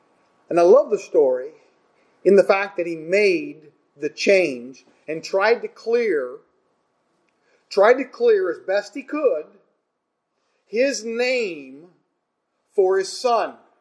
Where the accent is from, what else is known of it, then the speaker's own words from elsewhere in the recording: Chicago, Illinois, United States; because I grew up around Chicago and the O'Hare Airport, been there many times.